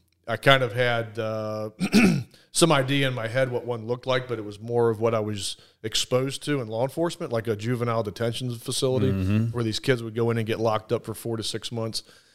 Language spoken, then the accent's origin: English; Atlanta, Georgia, United States; We moved to Atlanta, Georgia. So I grew up in Atlanta, mid-80s on, latchkey kid